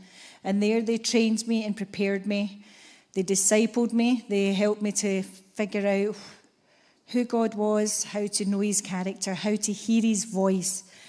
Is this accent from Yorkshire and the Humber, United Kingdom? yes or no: no; Greenock, Scotland, United Kingdom; accent: Scottish; obviously not from Indonesia, as you can tell from the Scottish accent. I grew up in Greenock, went to school